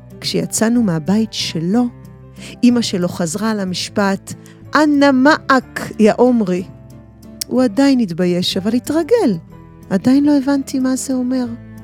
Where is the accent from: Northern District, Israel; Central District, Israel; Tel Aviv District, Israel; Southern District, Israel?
Tel Aviv District, Israel; Givatayim; בילדותי גרנו בשכונה קטנה בגבעתיים, שני בנייני רכבת ברחוב המאבק. סך הכל 60 משפחות.